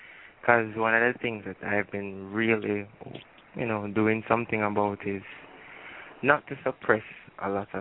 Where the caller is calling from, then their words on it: Jamaica; and I'm calling from Jamaica.